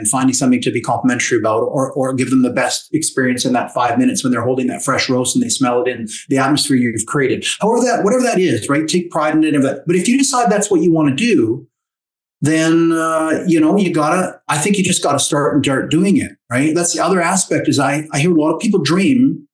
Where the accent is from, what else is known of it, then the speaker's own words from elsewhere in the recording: Canada; as a Canadian